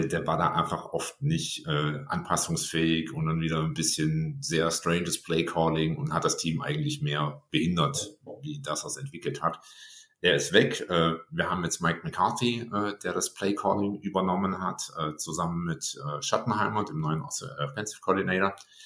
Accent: Ravensburg, Baden-Württemberg, Germany; Also hier im Süden, ich selber bin aus Ravensburg

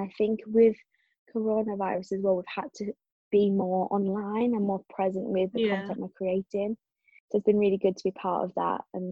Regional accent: Carlisle, North West England, United Kingdom; because I'm originally from Carlisle, like I would never have thought I would be friends with these people

